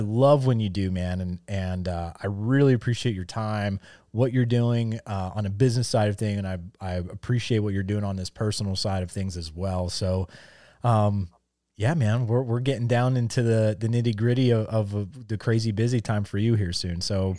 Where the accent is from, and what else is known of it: Pennsylvania, United States; born or raised there